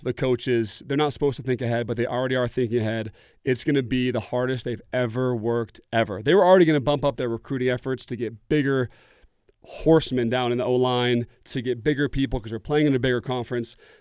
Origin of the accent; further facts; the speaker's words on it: Oregon, United States; And I grew up in Oregon, and Oregon was always super, super good.